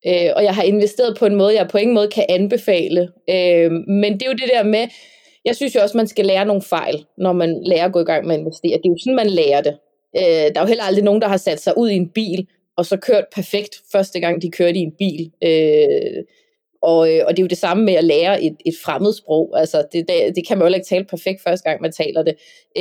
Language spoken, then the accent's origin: Danish; Amager, Capital Region of Denmark, Denmark; jeg er fra Amager, jeg kører i en sænket bil med skaktern